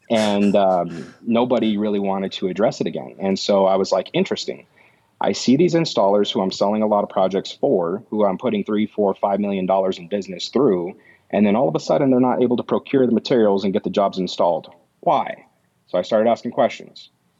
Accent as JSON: {"language": "English", "town": "Pueblo", "region": "Colorado", "country": "United States", "tie": "born or raised there", "said": "I mean, I like to bring up that I was born and raised in Pueblo, West Colorado. Pueblo kind of gets a bad rap here in the Colorado state."}